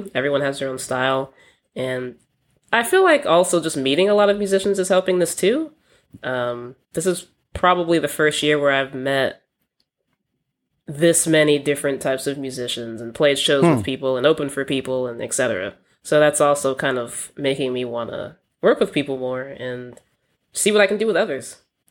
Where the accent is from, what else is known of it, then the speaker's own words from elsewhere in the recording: Virginia, United States; Yeah, Northern Virginia. You got to say Northern Virginia.